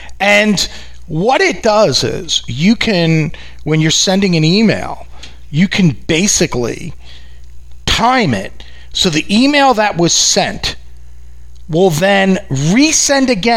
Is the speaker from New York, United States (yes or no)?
yes; New York, United States; I come from New York, where I tell people it's actually rude not to give somebody the finger out where I live.